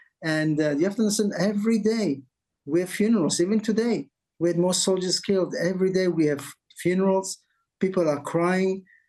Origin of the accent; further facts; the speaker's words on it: Israel; I was born and raised in Israel. I'm a native Israeli. I came to know the Lord 40 years ago in a Baptist church in Florida.